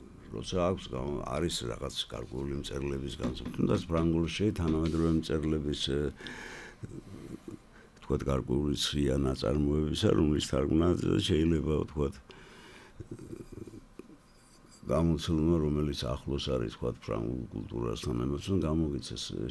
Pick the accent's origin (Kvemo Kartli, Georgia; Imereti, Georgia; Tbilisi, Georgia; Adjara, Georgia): Adjara, Georgia; Batumi; და რჩები რა იმის იმედად, რომ აი აგერ ბათუმელი ვარ, გამომცემლობა აჭარა არის, სადაც უყვარვარ ხალხს